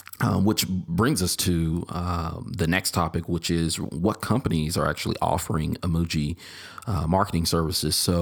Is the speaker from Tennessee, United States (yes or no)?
no; Missouri, United States; I'm from Missouri, so you're the show me state.